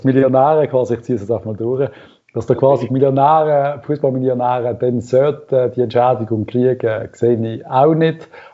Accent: Switzerland; als Schweizer Volk

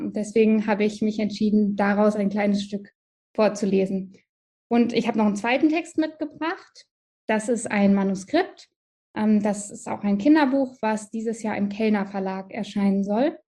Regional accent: Frankfurt, Hesse, Germany; Frankfurt, das ist nämlich quasi meine Heimat, also das Rhein-Main-Gebiet.

